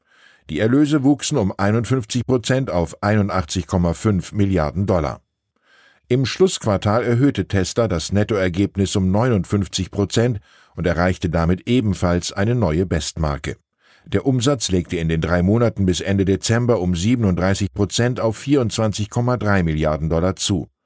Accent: Hamburg, Germany; Außerdem habe ich als Hamburger überhaupt keine Ahnung, wovon ich hier schreibe.

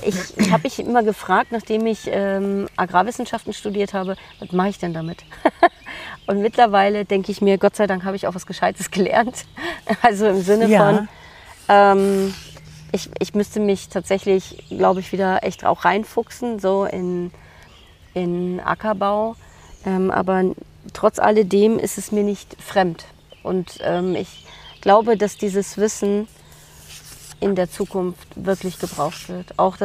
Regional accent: Northern Germany, Germany; born there; als gebürtige Norddeutsche, die ja schon viele, viele Jahre in Süddeutschland lebt

